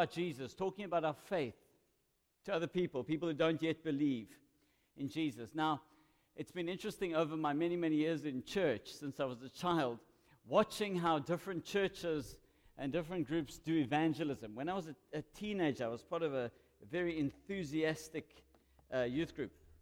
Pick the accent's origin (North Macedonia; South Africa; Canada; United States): South Africa; Cape Town, Western Cape; now in Pinetown, South Africa; I was born in Cape Town. Lived in Cape Town most of my life, married there and had three of my children there, but I have four children now, and they keep me busy. I live in Pinetown and obviously based in Westville.